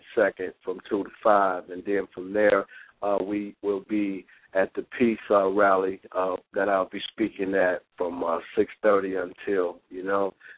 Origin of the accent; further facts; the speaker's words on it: Detroit, Michigan, United States; you know, like my missus said, we'll be in my hometown, Detroit.